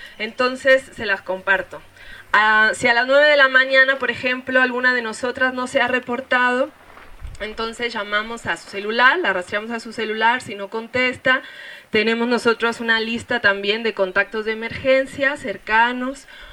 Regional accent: San Luis Potosí, Mexico; también vengo de San Luis

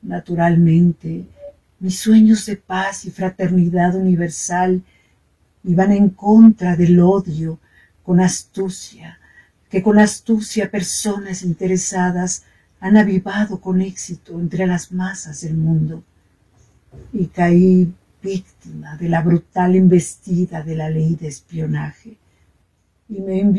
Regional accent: Mexico City, Mexico; de la Ciudad de México.

